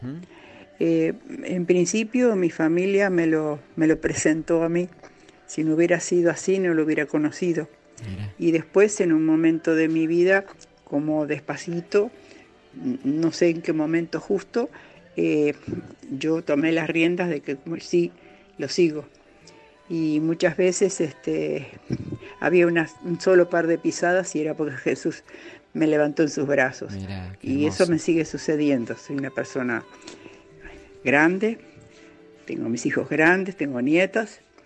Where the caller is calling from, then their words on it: Ramos Mejía, Buenos Aires Province, Argentina; de Ramos Mejía, provincia de Buenos Aires.